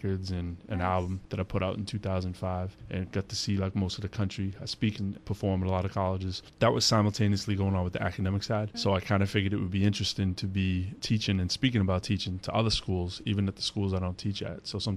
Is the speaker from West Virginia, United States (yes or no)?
no; Lowell, Massachusetts, United States; now in Cambridge, United States; I'm from Lowell originally. From Lowell, Mass. I moved to Cambridge about 7 years ago.